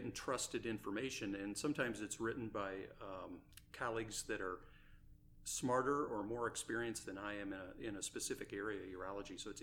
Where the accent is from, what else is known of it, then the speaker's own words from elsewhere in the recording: Michigan, United States; I'm from Michigan, or practice in Michigan, with three other partners, practice general urology.